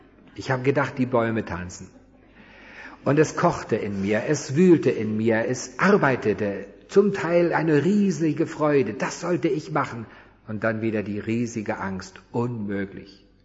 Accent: Northern Germany, Germany; Ich komme oben aus Norddeutschland.

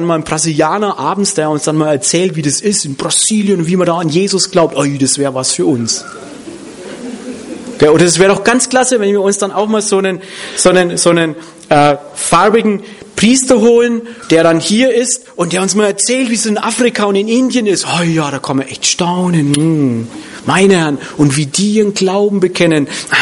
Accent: Hof, Bavaria, Germany; born there; Hof an der Saale, das ist meine Geburtsstadt

